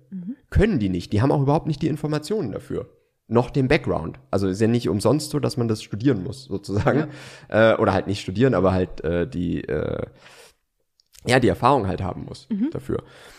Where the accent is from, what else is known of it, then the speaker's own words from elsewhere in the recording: Baden-Württemberg, Germany; ich bin Schwabe